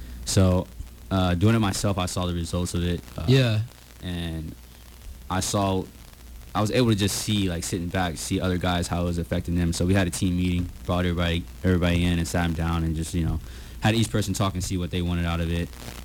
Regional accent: Oakland, California, United States; I'm really biased. I'm being from Oakland.

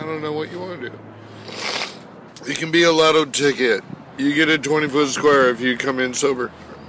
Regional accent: Chico, California, United States; I was born Friday the 13th, 1966, in Enloe Hospital. I'm a longtime Chico resident. And I'm homeless in my hometown.

